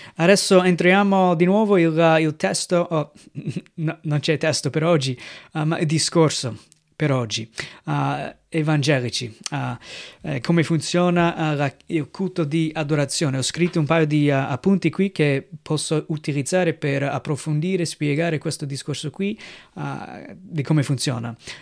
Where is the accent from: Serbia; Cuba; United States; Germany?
United States; Italian is a second language; now in Italy; sono missionario con la Chiesa Evangelica qui in Italia dal 2007, vengo dagli Stati Uniti